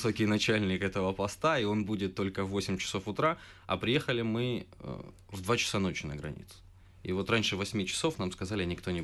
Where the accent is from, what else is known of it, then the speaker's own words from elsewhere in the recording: Ukraine; born there; я гражданин Украины, я родился в Украине